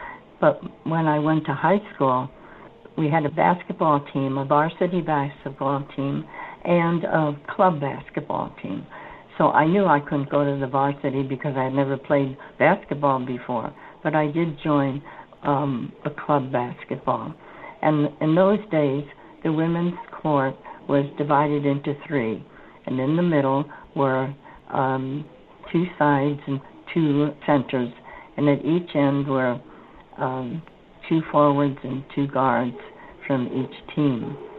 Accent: San Francisco, California, United States; born there; I was born in San Francisco, everybody's favorite city, and that was there on August 21st, 1919.

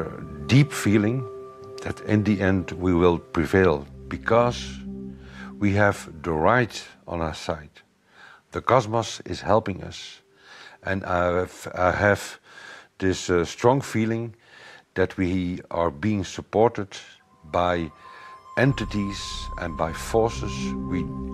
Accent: Belgium; I'm from Belgium. I'm 54 years old.

